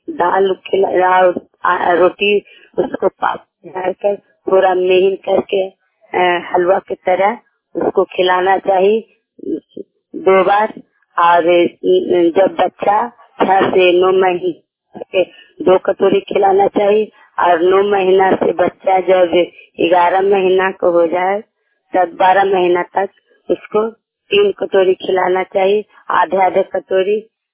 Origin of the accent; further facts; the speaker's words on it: Harnaut, Bihar, India; मैं नरसा जिला के रहने वाली हूँ। मैं हरनौत प्रखंड के हूँ, मेरा घर उखड़ा है।